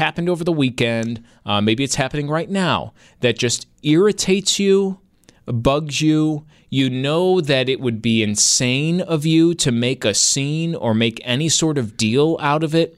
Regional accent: North Tonawanda, New York, United States; He's, again, in my hometown, right at the Riviera Theater, right down the street. So everyone enjoy North Tonawanda when you're seeing him.

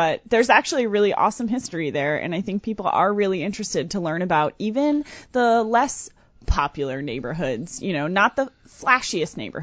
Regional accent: Texas, United States; now in Chicago, United States; I am. I grew up in Texas. My dad's family is from Chicago.

